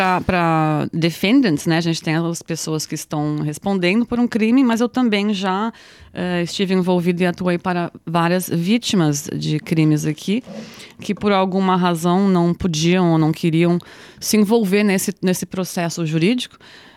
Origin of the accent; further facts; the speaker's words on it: Brazil; now in Australia; Com muitos brasileiros também, sendo brasileira, né?